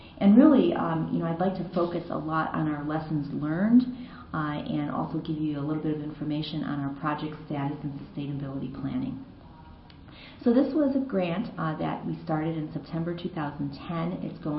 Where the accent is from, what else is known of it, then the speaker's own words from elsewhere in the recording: Chicago, Illinois, United States; And also, I just want to say I'm really excited to be here since Chicago is my hometown.